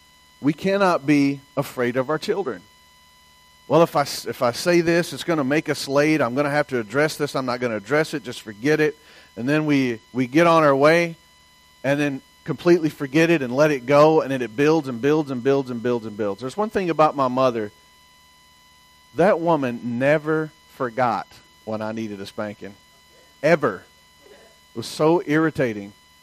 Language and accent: English; the South, United States; In the South, I was raised in the South, so if you didn't say yes, ma'am, or no, ma'am, you're getting in some trouble.